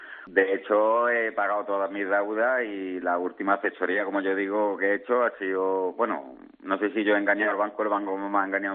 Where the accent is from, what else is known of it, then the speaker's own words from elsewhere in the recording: Jaén, Andalusia, Spain; yo soy natal de Jaén y hice el programa en Huelva.